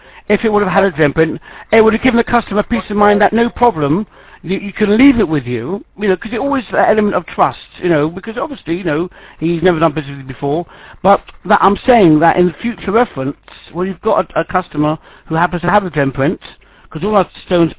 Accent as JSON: {"language": "English", "region": "London", "country": "United Kingdom", "said": "I know my capitals, although I'm a Londoner."}